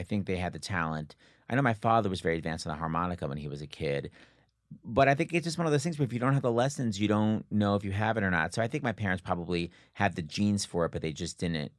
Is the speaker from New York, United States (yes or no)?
yes; Long Island, New York, United States; I grew up on Long Island. On Long Island.